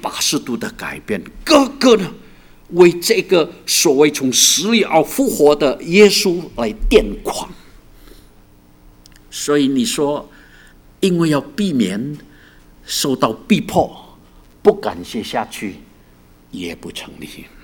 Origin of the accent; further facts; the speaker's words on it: China; 我常常说，如果生我们中国人都不关心我们自己中国人，你还有什么颜面呢